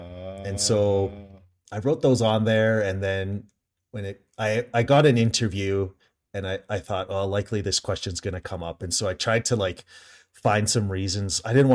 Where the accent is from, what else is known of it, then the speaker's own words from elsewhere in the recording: Canada; it was similar to what I grew up in Canada.